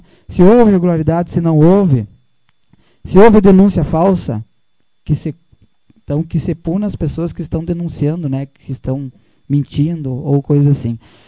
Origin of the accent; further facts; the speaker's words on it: Pejuçara, Rio Grande do Sul, Brazil; nós que somos de Pejuçara